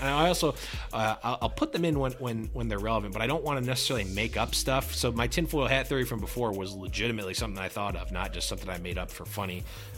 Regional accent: New York, United States; Being a New Yorker, the Excelsior ever upward, you know, message and that's, I like that a lot.

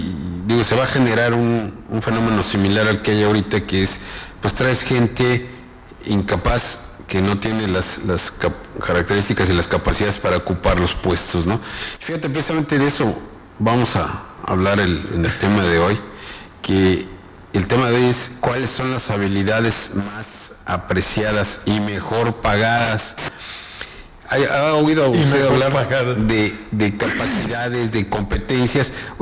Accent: Mexico; Pues fíjate que yo que soy de México

